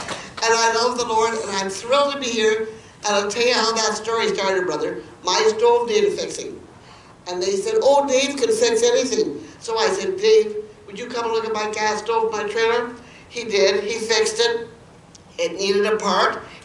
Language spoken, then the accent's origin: English; Teeswater, Ontario, Canada; born there; I was born in Teeswater, Ontario, if anybody heard of that. Just around the corner, down here, Bruce.